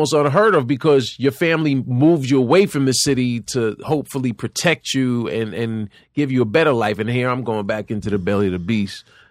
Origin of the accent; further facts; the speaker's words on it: New York City, New York, United States; I grew up in New York. Well, you know what? Grew up in New York City, but then my dad, he worked for Department of Corrections. And so every time he got promoted meant a move further upstate.